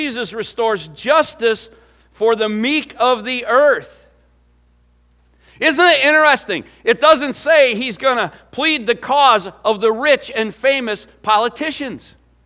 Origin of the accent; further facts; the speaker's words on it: Illinois, United States; moved away; back in my home state there, Illinois, that I just left